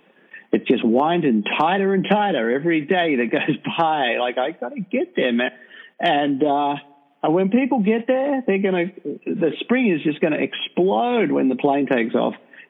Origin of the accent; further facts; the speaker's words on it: Australia; I'm from Australia.